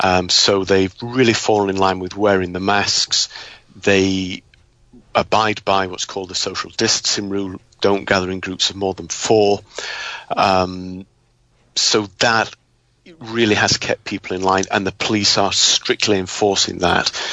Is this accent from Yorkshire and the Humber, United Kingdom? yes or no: yes; Yorkshire and the Humber, United Kingdom; now in Hong Kong; I moved to Hong Kong, married her, and have been living mainly out of Hong Kong for most of the past 10 years, with just occasional visits back to my hometown in Yorkshire.